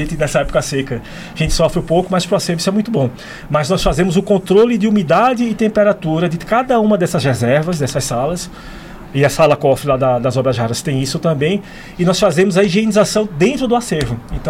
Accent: Recife, Pernambuco, Brazil; uma franco-brasileira nascida em Recife, que é a minha terra.

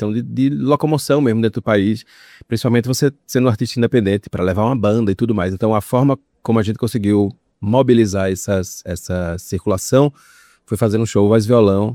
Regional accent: Serra Talhada, Pernambuco, Brazil; pelo menos lá no interior de Pernambuco, de onde eu sou de Serra Talhada, 420 quilômetros de Recife.

